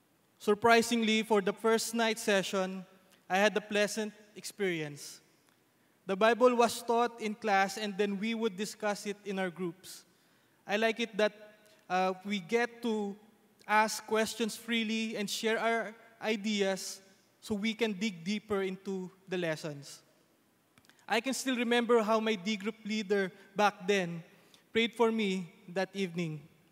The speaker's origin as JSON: {"language": "English", "town": "Nasugbu", "region": "Calabarzon", "country": "Philippines", "tie": "born or raised there", "also_born_or_lived": "Manila", "said": "This got even worse when I had to leave my hometown, Nasugbu, and move to Manila to study college."}